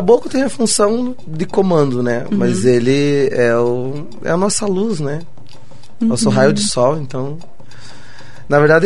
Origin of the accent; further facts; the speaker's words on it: Paranaguá, Paraná, Brazil; Sou natural de Paranaguá.